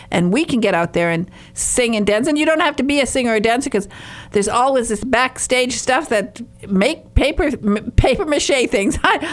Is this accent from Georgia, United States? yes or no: no; Calumet, Michigan, United States; I was from the Upper Peninsula of Michigan. I don't know. It's funny. Actually, we did have a theater. We had a theater in Calumet, Michigan.